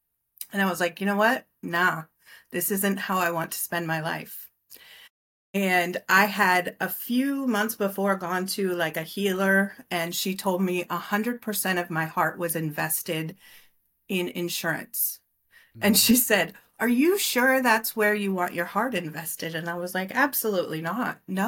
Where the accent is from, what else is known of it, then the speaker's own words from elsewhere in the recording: Iowa, United States; now in California, United States; I'm actually from Iowa, but I live in California.